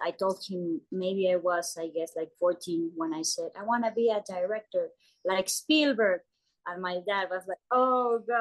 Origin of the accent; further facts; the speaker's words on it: Mexico City, Mexico; I was born and raised in Mexico City.